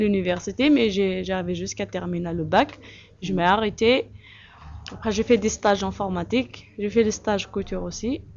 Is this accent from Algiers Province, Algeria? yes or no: no; Tizi Ouzou, Tizi Ouzou Province, Algeria; now in France; Non, je ne suis pas arabe. Je suis algérienne, mais Kabyle.